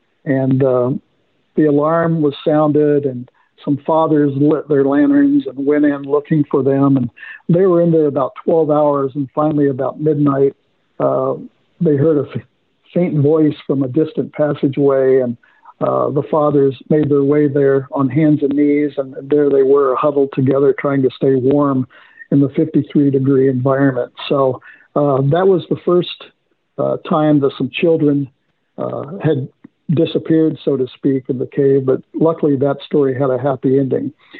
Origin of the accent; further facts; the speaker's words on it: Hannibal, Missouri, United States; in the neighborhood that I grew up in Hannibal. So it was a place of grand adventure.